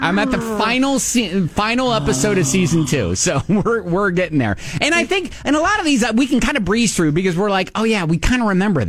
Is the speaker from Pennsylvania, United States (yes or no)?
no; Ohio, United States; I'm from Ohio, and I didn't even know.